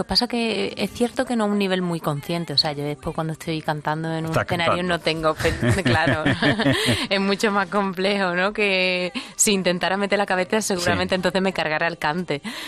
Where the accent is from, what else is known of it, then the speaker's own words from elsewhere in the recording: Huelva, Andalusia, Spain; Existe la manera de cantar en Huelva, que es mi tierra